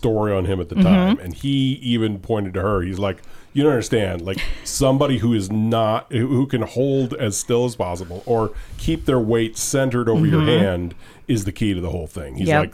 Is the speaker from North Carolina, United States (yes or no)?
no; St. Louis, Missouri, United States; I grew up in St. Louis area, so it is everything to me.